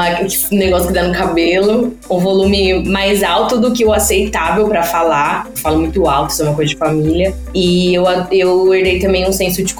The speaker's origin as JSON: {"language": "Portuguese", "town": "São José dos Campos", "region": "São Paulo", "country": "Brazil", "said": "Eu sou de São José dos Campos, sou formada em Relações Públicas"}